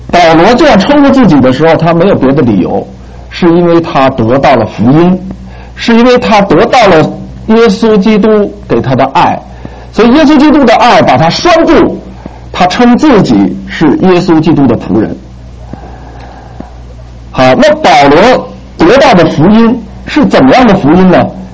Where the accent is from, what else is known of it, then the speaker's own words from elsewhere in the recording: China; 而我们中国人是什么样的呢？